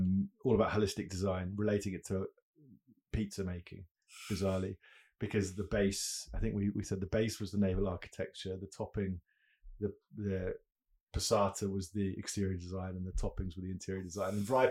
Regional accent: Australia; I know I don't sound it, but I am actually Australian.

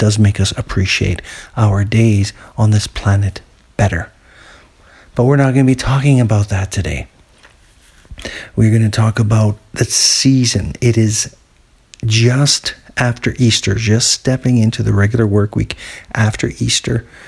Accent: Canada; as a Canadian

